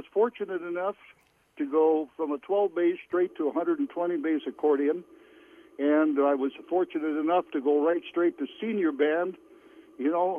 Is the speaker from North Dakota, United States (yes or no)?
yes; Kindred, North Dakota, United States; also born or lived in Fargo; I was born in Fargo, North Dakota. I grew up in a small town named Kindred, North Dakota, south of Fargo.